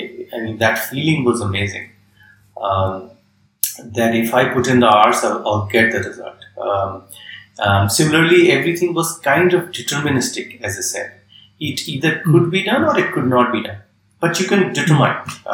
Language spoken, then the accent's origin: English; Bareilly, Uttar Pradesh, India; very, very small town in north of India, in UP called Bareilly. That's where I grew up.